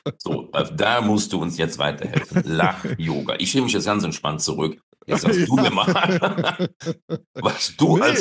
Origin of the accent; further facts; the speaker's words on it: North Rhine-Westphalia, Germany; Hier bei uns im Rheinland sagt man ja auch, da lachst du dich kaputt.